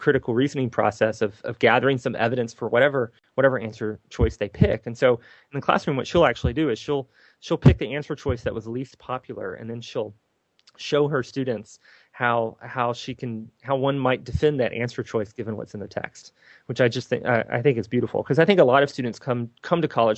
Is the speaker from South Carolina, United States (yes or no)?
yes; South Carolina, United States; I grew up in South Carolina, so when I think USC, I think South Carolina.